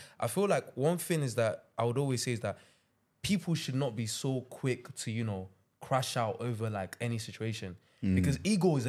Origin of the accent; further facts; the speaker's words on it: Nigeria; I came from Nigeria.